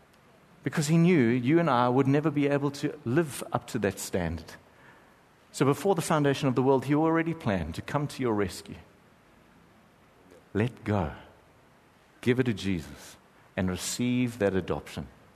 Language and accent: English; Durban, KwaZulu-Natal, South Africa; I'm from Durban and everything's... problem was I was from the Bluff